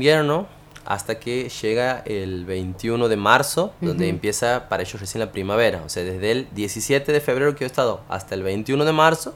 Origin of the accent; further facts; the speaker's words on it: Argentina; como somos los argentinos con el tema de nuestra carne